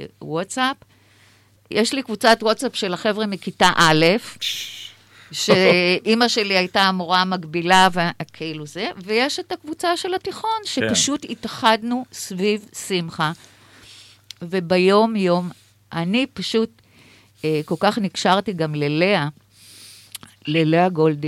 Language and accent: Hebrew; Haifa, Haifa District, Israel; היום אני אישה דתייה, ולמדתי וגדלתי במשפחה לא דתית, והלכתי לבית ספר תיכון בחיפה